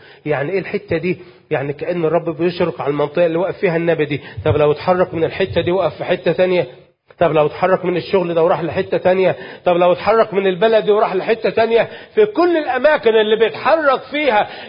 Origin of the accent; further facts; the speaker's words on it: Alexandria, Alexandria Governorate, Egypt; now in Cairo, Egypt; دلوقتي موجود في القاهرة، اي حد بيسألني يعني للوهلة الاولى لازم ارد واقول انا اساسا من اسكندريه، المولود اسكندريه، اه اوكي، وعايش في القاهره دلوقتي